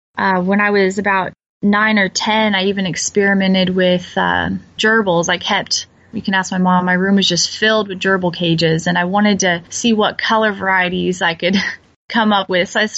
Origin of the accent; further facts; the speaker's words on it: Missouri, United States; also born or lived in Montana; So I claim Southeast Missouri as my home. I was born in Montana. My dad was in the Air Force until I was about 5 years old, but then we made our way back here because my grandparents live here on both sides of the family.